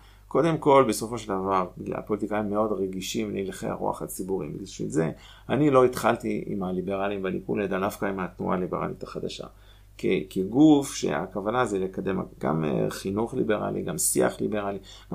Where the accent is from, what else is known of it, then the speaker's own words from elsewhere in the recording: Geneva, Switzerland; moved away as an adult; now in Israel; גרתי שם, 20 שנה, אני יליד הארץ, אבל בגיל שנתיים וחצי ההוריי התגרשו, ואז אמא שלי היא ממוצא שוויצרי, אז אחרי שהוריי התגרשו היא חזרה לשוויץ, ואז היא נחתה אז בז'נבה, וגדלתי שם.